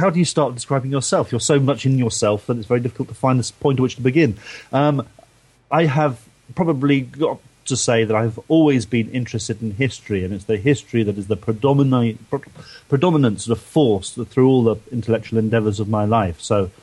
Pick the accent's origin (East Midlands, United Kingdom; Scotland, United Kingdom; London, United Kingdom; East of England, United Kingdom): London, United Kingdom; I grew up in south of London before that.